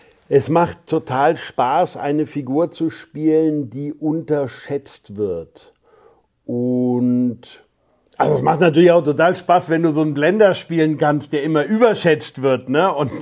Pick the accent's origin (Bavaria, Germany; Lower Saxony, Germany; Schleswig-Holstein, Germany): Bavaria, Germany; Bamberg; in Bamberg zu drehen. Einerseits, weil es meine Heimat ist. Also die Gegend, die Region, wir kommen mütterlicherseits aus Plankenfels.